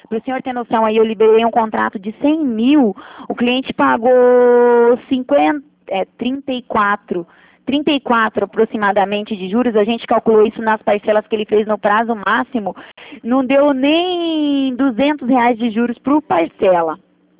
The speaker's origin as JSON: {"language": "Portuguese", "town": "Curitiba", "region": "Paraná", "country": "Brazil", "said": "eu sou daqui de Curitiba, né?"}